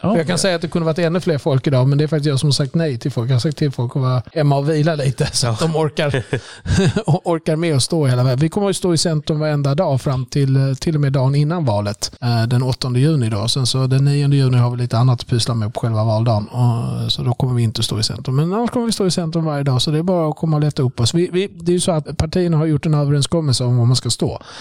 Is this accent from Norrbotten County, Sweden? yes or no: no; Stockholm, Stockholm County, Sweden; jag är från Stockholms stad.